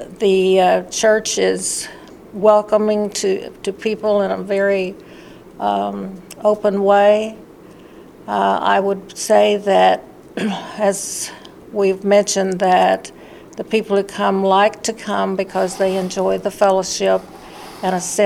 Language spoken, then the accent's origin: English; Oklahoma, United States; I was born and raised in Oklahoma, raised on a farm. My parents had a 160-acre farm that I grew up on, and continued to live there until I went to college, so I have a rural background and a farm background.